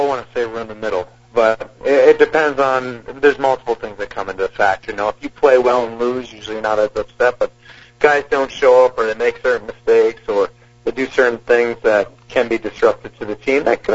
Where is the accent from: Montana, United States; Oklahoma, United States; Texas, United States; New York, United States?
New York, United States; Well, I grew up in New York, so I really didn't know too much about it.